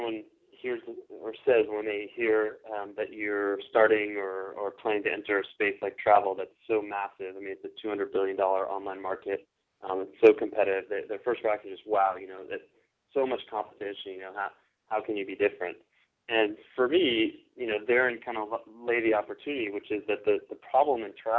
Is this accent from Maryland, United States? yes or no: yes; Maryland, United States; even though I'm from Maryland area originally.